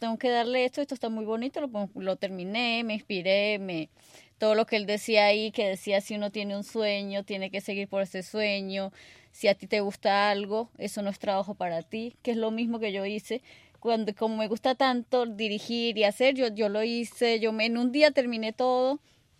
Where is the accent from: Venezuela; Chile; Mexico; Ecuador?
Venezuela; como yo soy de Venezuela, uno tiene que trabajar aquí, mandarle a la familia